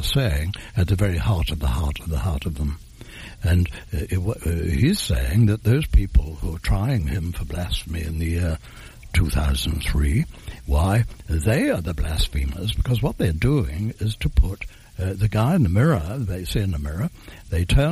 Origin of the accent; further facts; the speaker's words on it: England, United Kingdom; Well, I'm English. I'm 83, they tell me